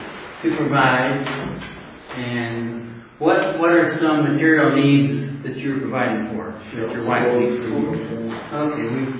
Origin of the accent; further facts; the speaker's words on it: Oklahoma City, Oklahoma, United States; I'm a layman from Oklahoma City, Oklahoma. I retired from the electric company there.